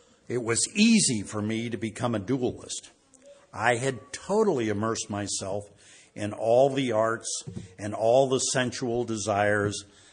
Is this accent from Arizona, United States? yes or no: yes; Arizona, United States; I'm this bozo from Arizona that got this job